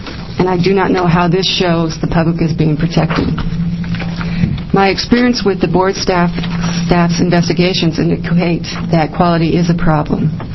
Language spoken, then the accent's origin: English; Keizer, Oregon, United States; from Kaiser, Oregon.